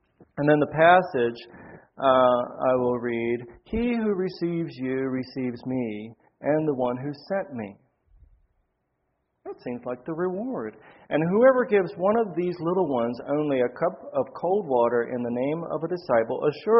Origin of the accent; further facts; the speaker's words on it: Mountain City, Tennessee, United States; moved away; also born or lived in Lancaster, Pennsylvania; We all grew up in Tennessee. I was 6 weeks old when we moved from Lancaster, Pennsylvania, to Mountain City, Tennessee, a small rural town.